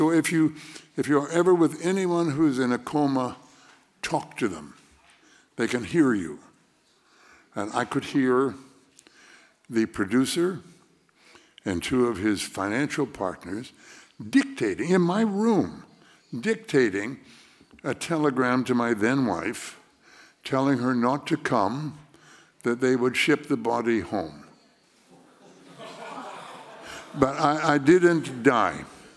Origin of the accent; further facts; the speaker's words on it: Canada; and I'm a Canadian, so I was going to go across the border